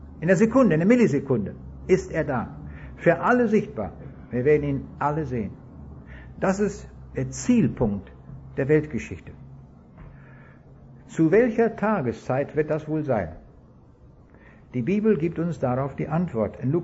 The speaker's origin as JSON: {"language": "German", "region": "Kaliningrad Oblast", "country": "Russia", "tie": "born or raised there", "said": "Ich bin in Ostpreußen geboren und ich empfinde das zutiefst als meine Heimat. Da bin ich geboren, da bin ich ein Stück weit aufgewachsen."}